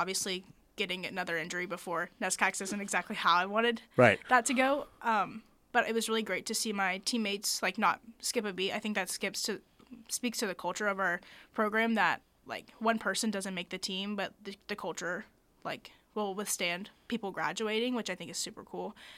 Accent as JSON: {"language": "English", "region": "the South", "country": "United States", "said": "So obviously, I'm from the South."}